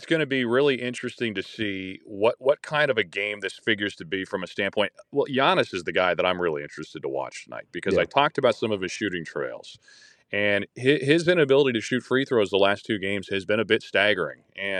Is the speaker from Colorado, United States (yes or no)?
yes; Colorado Springs, Colorado, United States; so I grew up in Colorado Springs.